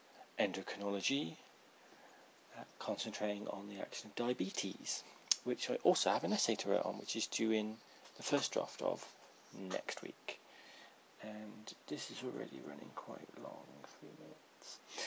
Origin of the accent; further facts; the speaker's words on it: Birmingham, West Midlands, United Kingdom; accent: Birmingham; also born or lived in Reading / Liverpool; now in Oxford, United Kingdom; my accent is originally Birmingham, which has been driven from me through living in various places like Reading and Liverpool and currently Oxford.